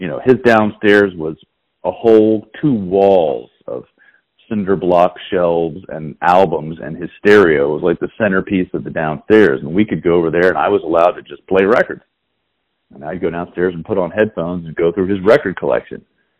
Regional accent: Virginia, United States; also born or lived in Manhattan, New York; I am from Virginia. I was born and raised. I was actually born in Manhattan, because my father was still getting his master's at Union Theological Seminary, but we left when I was like 6 months old, so I don't even count that.

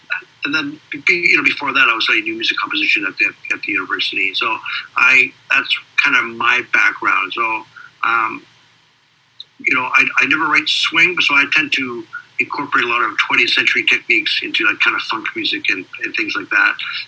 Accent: Vancouver, British Columbia, Canada; also born or lived in Regina, Canada; I'm born and raised in Regina, Canada. I've been living in Vancouver, Canada since I was 4 years old.

